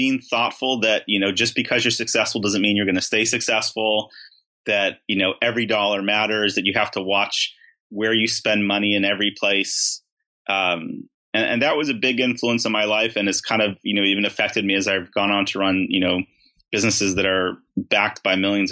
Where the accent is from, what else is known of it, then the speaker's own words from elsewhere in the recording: Beverly Hills, California, United States; we grew up in Beverly Hills. I grew up in Beverly Hills. My brother and sisters grew up in New York.